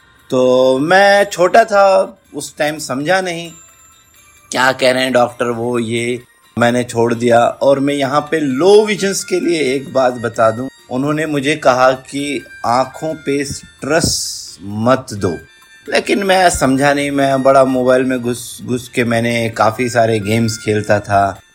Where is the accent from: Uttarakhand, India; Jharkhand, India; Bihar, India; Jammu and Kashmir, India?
Jammu and Kashmir, India; also born or lived in Delhi; मैं कश्मीर का रहने वाला हूँ।